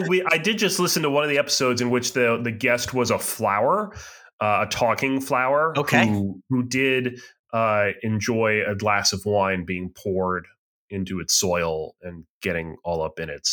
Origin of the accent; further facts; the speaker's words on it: Boston, Massachusetts, United States; You know, we're from the Boston area, you more than me.